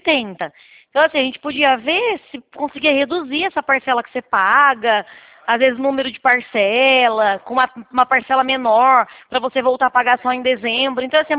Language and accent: Portuguese; Araras, São Paulo, Brazil; Não, eu na verdade sou da cidade de Araras, mas eu trabalho aqui em Leme. Não sou de Campinas.